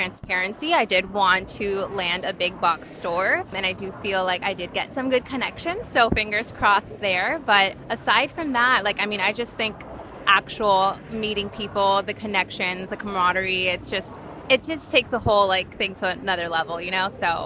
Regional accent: San Diego, California, United States; I made the decision to debut here on the West Coast because I'm from San Diego

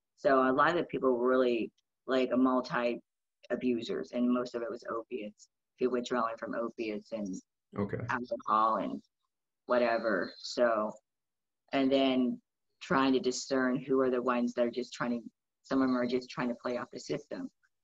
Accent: Ohio, United States; so I'm from Ohio.

